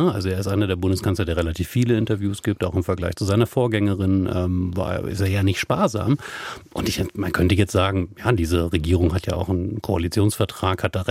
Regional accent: Wolfsburg, Lower Saxony, Germany; Ja, ich komme ja aus Wolfsburg. Da wurden Autos produziert und werden noch immer.

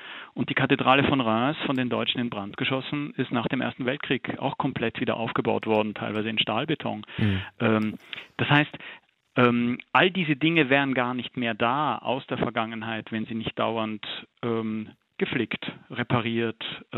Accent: Austria; now in Switzerland; Ich bin ein Österreicher, der in der Schweiz lebt.

